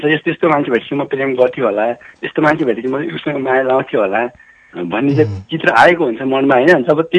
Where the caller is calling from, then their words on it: Khalanga, Karnali Province, Nepal; म रुगुम खलङ्गादेखि